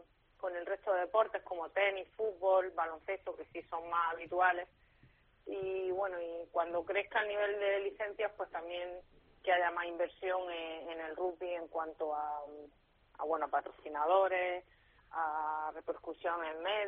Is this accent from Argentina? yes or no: no; Granada, Andalusia, Spain; now in Málaga, Spain; No, yo vivo en Málaga. Soy granadina, pero vivo en Málaga.